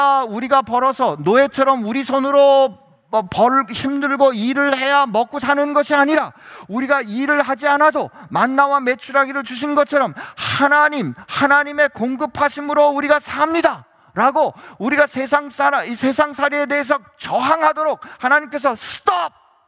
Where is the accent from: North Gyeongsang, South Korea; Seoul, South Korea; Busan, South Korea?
Seoul, South Korea; 저도 서울 출신이라 그래도 이 정도 상식은 있는데